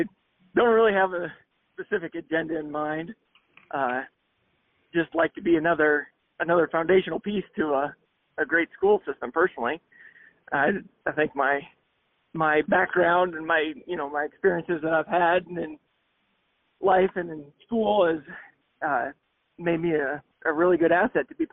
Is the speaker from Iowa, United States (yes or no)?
yes; Guthrie Center, Iowa, United States; So, yeah, I grew up in Guthrie Center. I've been resident all my life. I graduated from Guthrie Center in 2003.